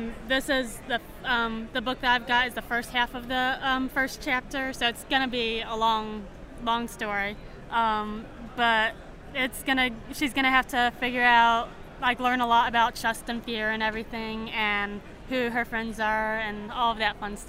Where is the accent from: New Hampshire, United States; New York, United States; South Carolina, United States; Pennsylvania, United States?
South Carolina, United States; Greenville; I'm from Greenville, South Carolina.